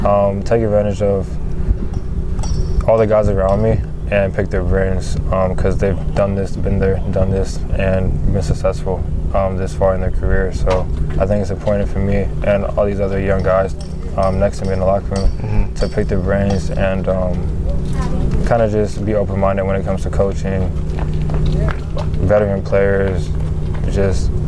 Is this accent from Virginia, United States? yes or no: no; Georgia, United States; Like growing up in Georgia, like, I haven't really had to go out to like different states to like find tournaments and stuff.